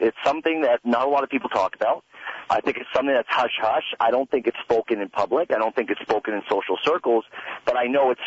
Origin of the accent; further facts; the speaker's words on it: Canada; born there; I'm a Canadian. I'm born in Canada, but my father is Iranian.